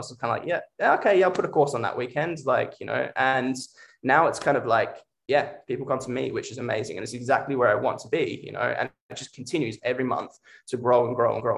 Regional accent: Australia; I come from Australia. I left school when I was like 14 and I started working on building sites as a tradesman back in Australia.

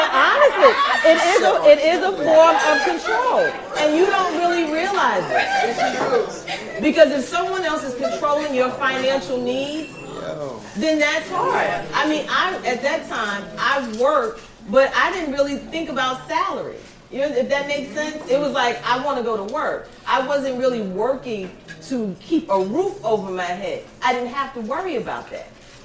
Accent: New York City, New York, United States; I grew up in Harlem, so I know the drug dealing side.

